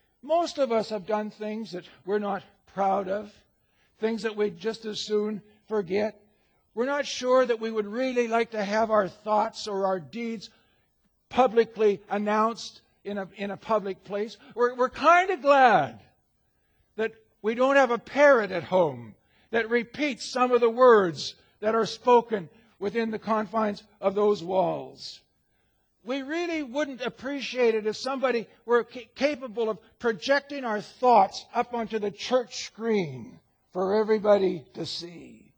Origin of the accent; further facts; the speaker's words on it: Alberta, Canada; I'm from Alberta, I can say it